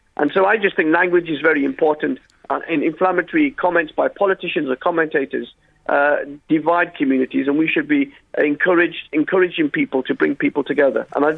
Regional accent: United Kingdom; born there; Actually, I'm a British citizen. I was born in this country.

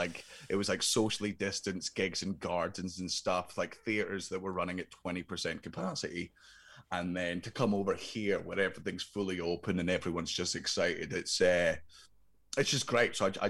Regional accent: Scotland, United Kingdom; Oh man, because I'm Scottish, man.

